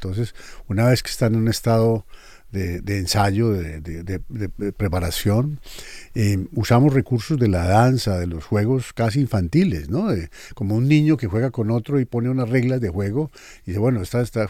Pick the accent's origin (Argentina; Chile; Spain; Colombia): Colombia; bueno, yo soy colombiano.